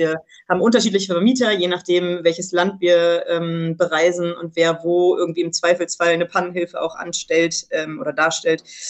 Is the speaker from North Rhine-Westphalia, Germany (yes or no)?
no; Bremen, Germany; wir haben unter anderem auch in meiner Heimatstadt gedreht, in Bremen